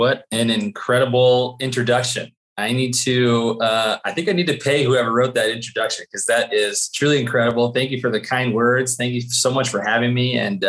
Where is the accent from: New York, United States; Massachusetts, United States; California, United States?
California, United States; Santa Barbara; also born or lived in Houston, Texas; So I was born in Houston, Texas, but raised in sunny Santa Barbara, California.